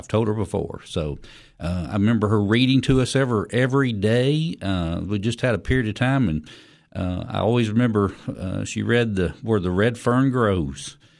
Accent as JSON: {"language": "English", "region": "Tennessee", "country": "United States", "tie": "born or raised there", "said": "I'm born and raised in White County, still live on the family farm, been there. I'm the fifth generation lived on the farm, so I'll probably never leave White County, Tennessee."}